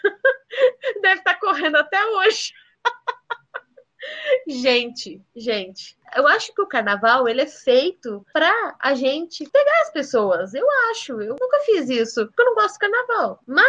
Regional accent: Rio Grande, Rio Grande do Sul, Brazil; Eu e minha família fomos para o carnaval aqui em Rio Grande do Sul, que é a minha cidade natal.

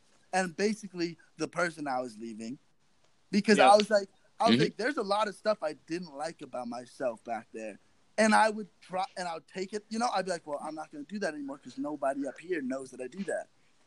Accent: Texas, United States; also born or lived in New York / Lakefield; now in Toronto, Canada; I grew up in Texas. You know, I grew up very patriotic. You know, in Texas, like, and I was a shy kid.

